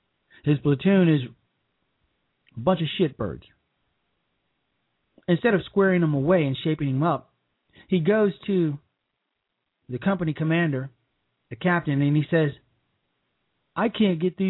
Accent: Chicago, Illinois, United States; I am from Chicago, folks.

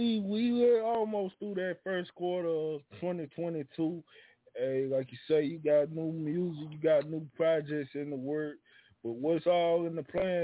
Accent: Georgia, United States; moved away; also born or lived in Fishtown, Georgia / Osceola, Georgia; I was born in Fishtown, Georgia. Staying in Osceola, Georgia for about 10 years before I moved to North Carolina.

